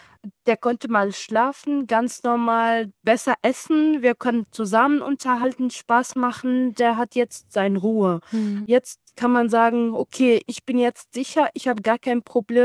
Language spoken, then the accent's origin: German; Syria; moved away as an adult; now in Germany; ich komme aus Syrien.